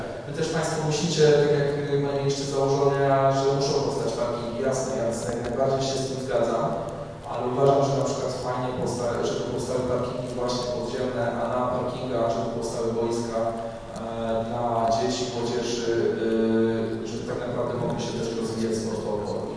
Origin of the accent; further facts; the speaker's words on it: Kraków, Lesser Poland, Poland; na Błoniach i zawsze to miejsce kojarzyło mi się z zielenią, z przestrzenią